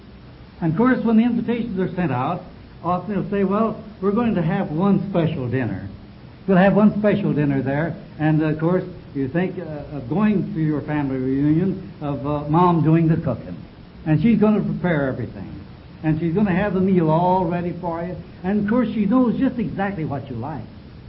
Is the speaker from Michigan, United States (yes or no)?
no; Los Angeles, California, United States; She knew that I was from Los Angeles, from that particular family there.